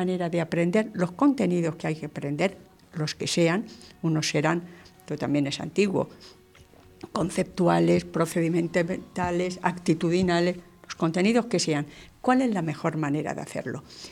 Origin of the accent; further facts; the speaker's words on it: Guadix, Andalusia, Spain; tuvo su primera experiencia en Guadix, es que es mi tierra, lo conozco de ahí